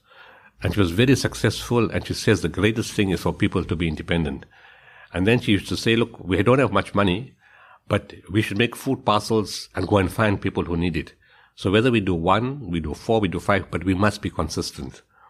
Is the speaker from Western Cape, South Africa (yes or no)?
no; Potchefstroom, North West, South Africa; I was born in Potchefstroom. Grew up in a community type of environment where grandfather, father, brothers and sisters all lived in one type of complex, communal living.